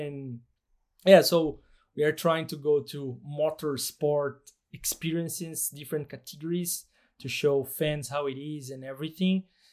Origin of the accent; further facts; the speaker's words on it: Brazil; English is a second language; For those who doesn't know me, I'm from Brazil.